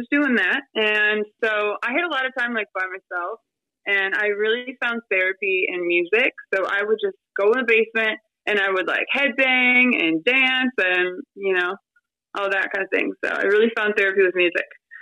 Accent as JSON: {"language": "English", "town": "Detroit", "region": "Michigan", "country": "United States", "tie": "born or raised there", "said": "So I was raised in Detroit. I love Detroit."}